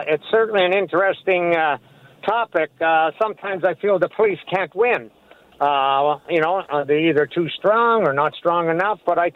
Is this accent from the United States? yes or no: no; Canada; And that offends me as a Canadian. I mean, my parents were immigrants and they came for a better way of life.